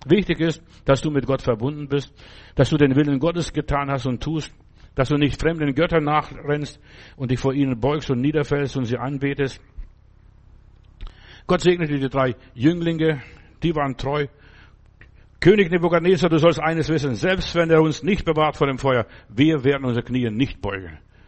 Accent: Klaipėda, Klaipėda County, Lithuania; Als ich jetzt vor Jahren mal in Memel, da wo ich herkomme, war und die Gegend besucht habe

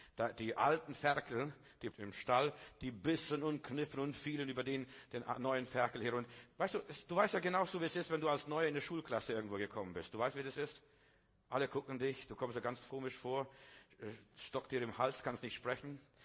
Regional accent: Klaipėda County, Lithuania; Ich bin ja in Litauen groß geworden und wir haben einen schönen Schweinestall gehabt.

